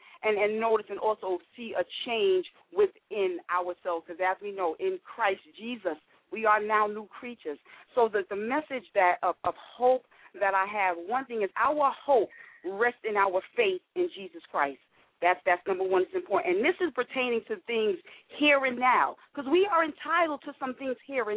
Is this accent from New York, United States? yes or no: yes; Queens, New York, United States; Well, I was born in the within the United States, in the state of New York, and I was raised in Hollis, Queens, and you know, raised up in a family that knew God.